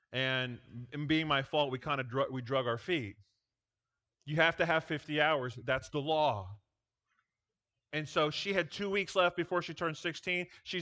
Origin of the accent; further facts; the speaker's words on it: Iowa, United States; I grew up in Iowa. It's a lot of the same stuff.